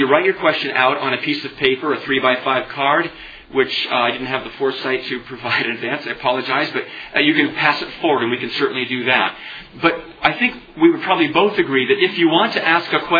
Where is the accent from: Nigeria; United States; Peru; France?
United States; Harlingen, Texas; born there; But I want you to know I'm a Southern. I was born in Harlingen, Texas, which is down near the Rio Grande. My dad was at an Air Force base there.